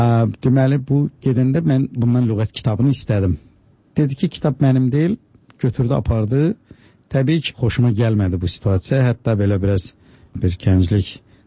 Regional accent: Babayl, Zangilan District, Azerbaijan; born there; mən o kənddə, bizim Zəngilanda doğulmuşam, bizim kəndimiz Babayl deyilən kənddir.

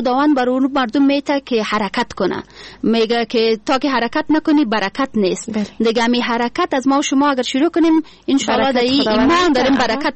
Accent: Afghanistan; کل ما افغان هستیم، به این باید فخر کنیم.

